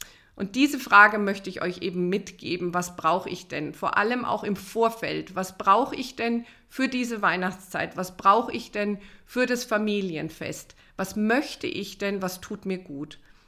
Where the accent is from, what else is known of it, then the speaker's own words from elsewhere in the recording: Munich, Bavaria, Germany; ich komme ja aus München, ganz München steht dann Kopf